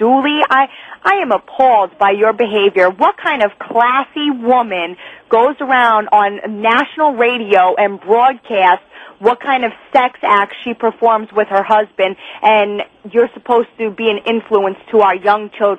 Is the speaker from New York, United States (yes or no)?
yes; Brooklyn, New York, United States; Brooklyn, New York.